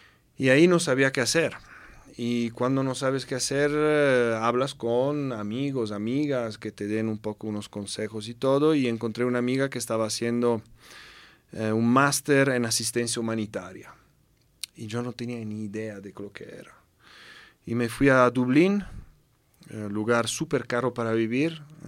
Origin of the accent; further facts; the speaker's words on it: Italy; accent: Italian; Spanish is a second language; el acento es italiano al full. Esto es, solo en francés no tengo acento, pero en las otros idiomas se siente mucho que soy italiano.